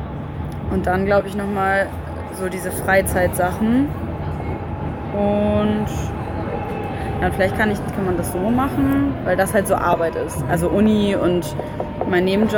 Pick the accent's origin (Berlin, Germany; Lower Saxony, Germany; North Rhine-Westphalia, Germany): Lower Saxony, Germany; Cuxhaven; also ich hänge schon sehr an meiner Heimat, also an Cuxhaven